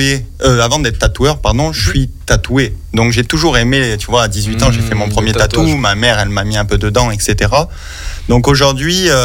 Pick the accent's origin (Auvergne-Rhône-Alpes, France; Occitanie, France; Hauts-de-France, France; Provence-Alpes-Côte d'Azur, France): Auvergne-Rhône-Alpes, France; Grenoble; j'ai grandi à Grenoble